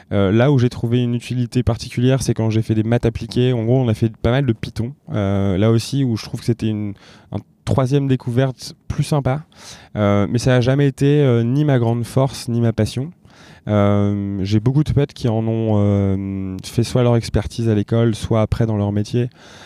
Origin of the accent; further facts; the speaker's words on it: Lille, Hauts-de-France, France; l'un des cofondateurs et le CEO de Comet. J'ai 28 ans, je suis Lillois d'origine.